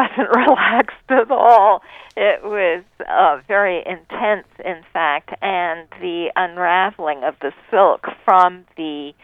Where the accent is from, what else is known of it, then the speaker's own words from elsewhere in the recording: Hong Kong; And when I was a girl growing up in Hong Kong, there were still many sworn spinsters at that time.